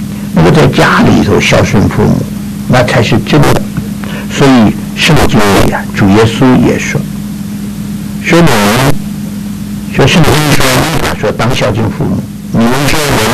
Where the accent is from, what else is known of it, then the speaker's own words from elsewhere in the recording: Tangshan, Hebei, China; 在我们家乡就唐山那一带